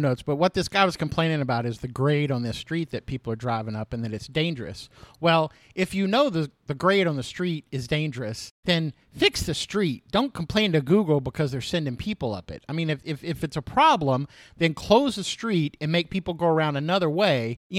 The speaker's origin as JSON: {"language": "English", "region": "Mississippi", "country": "United States", "tie": "born or raised there", "moved": "yes", "said": "I grew up in South Mississippi and I know how to get places."}